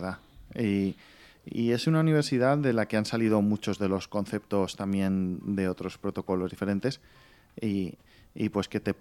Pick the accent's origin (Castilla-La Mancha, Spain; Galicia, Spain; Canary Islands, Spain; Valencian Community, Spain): Valencian Community, Spain; Soy el único valenciano, eso seguro.